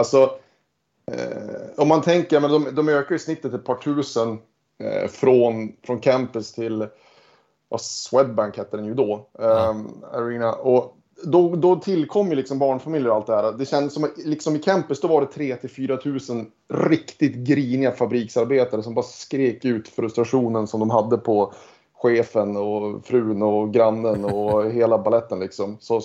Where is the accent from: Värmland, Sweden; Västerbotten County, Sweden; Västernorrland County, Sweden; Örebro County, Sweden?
Västernorrland County, Sweden; Örnsköldsvik; Ja, det är jag uppväxt.